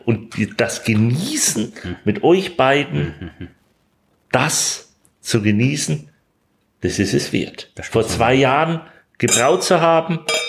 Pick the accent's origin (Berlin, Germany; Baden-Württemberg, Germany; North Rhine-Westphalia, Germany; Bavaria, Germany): Bavaria, Germany; ich bin in Franken aufgewachsen und dann habe ich 25 Jahre in Oberbayern gewohnt.